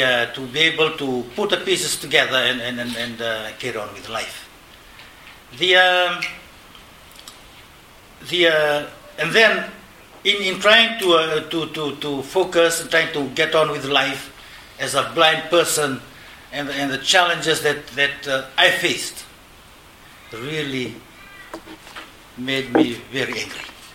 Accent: Suva, Central Division, Fiji; And I growing up in Fiji, in Suva, where there's a lot of barriers and challenges facing persons with disabilities

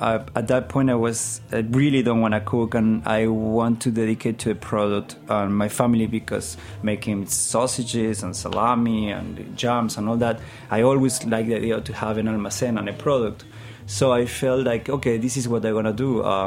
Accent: Jáchal, San Juan, Argentina; English is a second language; In my case, I come from Hachal, San Juan, Argentina. I'm going to Mendoza, which is like 2 hours. And my first job was with him when I was 18, so I never knew other way. I never been in Buenos Aires before.

